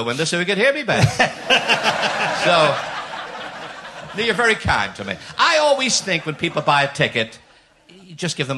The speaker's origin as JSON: {"language": "English", "region": "Northern Ireland", "country": "United Kingdom", "said": "we're both from Northern Ireland."}